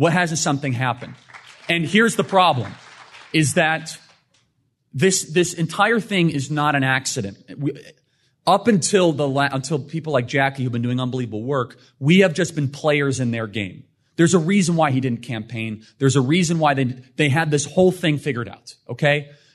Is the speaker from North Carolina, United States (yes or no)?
no; Illinois, United States; So I'm from Northern Illinois.